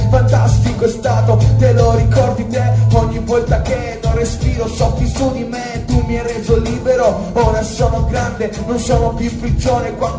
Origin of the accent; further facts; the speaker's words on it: Turin, Piedmont, Italy; Ho 27 anni e sono un missionario a tempo pieno per Dio e vengo da Torino.